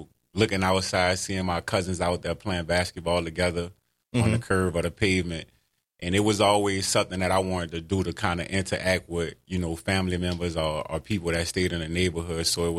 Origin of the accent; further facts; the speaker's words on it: Gretna, Louisiana, United States; I'm originally from the West Bank. I grew up in Gretna.